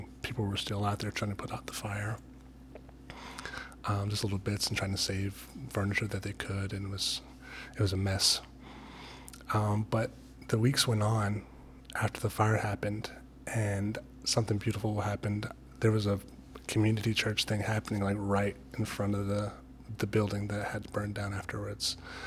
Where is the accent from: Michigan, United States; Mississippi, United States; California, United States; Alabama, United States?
California, United States; Los Angeles; now in Tacoma, United States; I'm from South Central LA. My dad has lived in South Central LA for my entire life, 30 plus years.